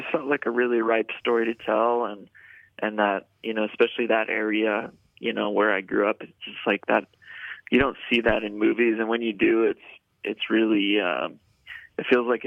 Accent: Iron River, Michigan, United States; From Iron River, Michigan.

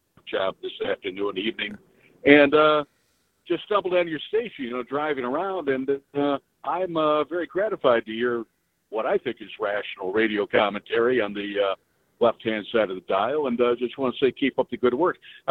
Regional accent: Illinois, United States; Yeah, well, hey, I'm from Illinois. What the hell?

